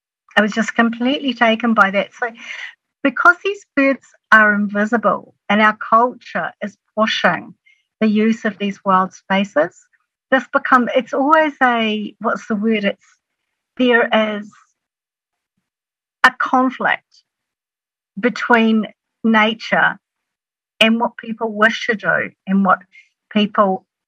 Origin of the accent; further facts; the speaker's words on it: New Zealand; part of being a Kiwi, we have a relationship with this extensive, beautiful coast.